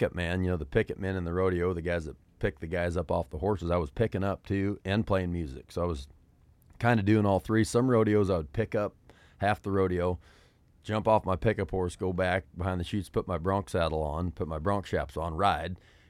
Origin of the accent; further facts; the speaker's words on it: Wyoming, United States; I lived in Nashville for a bit, but I'm from Wyoming, still live out there.